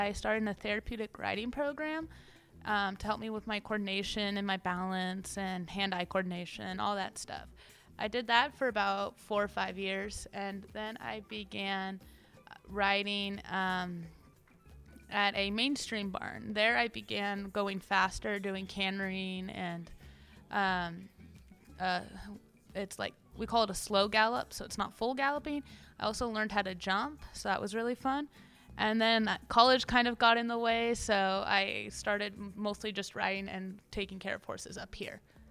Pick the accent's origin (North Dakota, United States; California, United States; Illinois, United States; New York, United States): California, United States; San Jose; I'm from San Jose, California, and I'm this year's head female counselor.